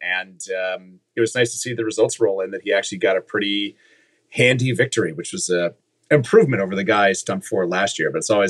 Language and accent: English; Virginia, United States; My home state of Virginia gave a big middle finger to our shitty Republican governor, which is also great.